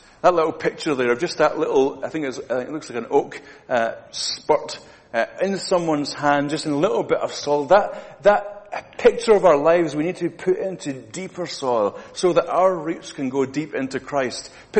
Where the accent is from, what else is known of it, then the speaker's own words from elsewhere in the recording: Scotland, United Kingdom; I am Scottish, and I may look happy in the outside